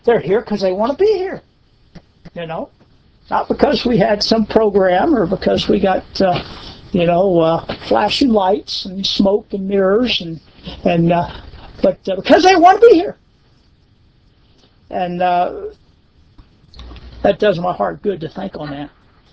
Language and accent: English; Homestead, United States; I believe the Lord called us to start back a new work there in my hometown of Homestead.